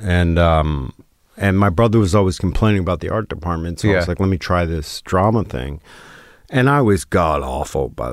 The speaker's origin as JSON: {"language": "English", "town": "Jamaica, Queens", "region": "New York", "country": "United States", "tie": "born or raised there", "said": "We grew up in Jamaica, Queens in New York."}